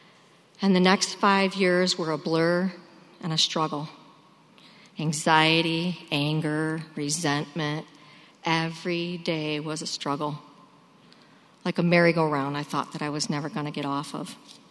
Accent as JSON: {"language": "English", "town": "Detroit", "region": "Michigan", "country": "United States", "tie": "born or raised there", "said": "So I grew up in Detroit. I was the youngest of five. I grew up in a Catholic household."}